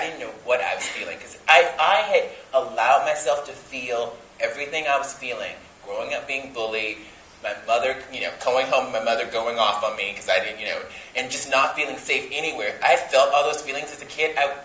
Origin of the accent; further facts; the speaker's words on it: Alabama, United States; growing up in Alabama with a mother who grew up in the segregated South, my mother was made me very aware of racial politics, right? Particularly growing up in Alabama